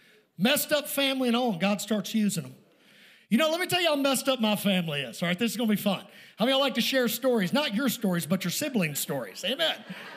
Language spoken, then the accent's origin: English; Kentucky, United States; I'm living in West Texas. It's dusty and dry out there. It's nasty. I'm from Kentucky where the water comes.